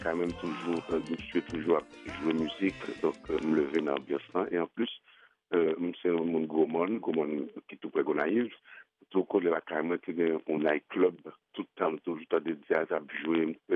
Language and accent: French; Haiti; Donc, bon, en tant qu'haïtien, mon qui est mon matériel, c'est